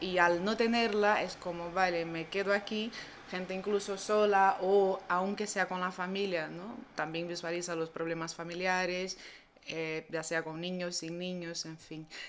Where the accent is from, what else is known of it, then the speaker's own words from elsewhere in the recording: Brazil; Spanish is a second language; moved away as an adult; now in Granada, Spain; Pues llevo aquí casi 10 años, soy brasileña, hice la graduación y un máster en psicología clínica en Brasil y me vine a hacer mi tesis aquí.